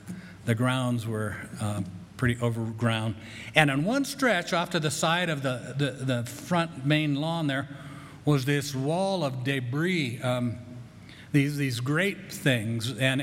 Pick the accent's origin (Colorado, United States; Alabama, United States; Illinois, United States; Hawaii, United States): Colorado, United States; Grand Junction; I grew up in Grand Junction.